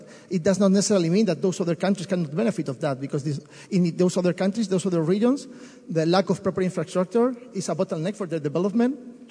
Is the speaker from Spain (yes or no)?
yes; Spain; English is a second language; coming from Spain, and you know, because I'm from Spain